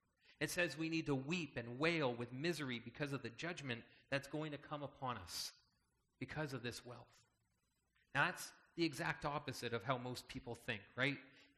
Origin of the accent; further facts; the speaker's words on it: Canada; everybody knew I was from Canada. I kind of stood out a little bit for some reason, right? People knew and heard that I was from North America. They knew I was Canadian.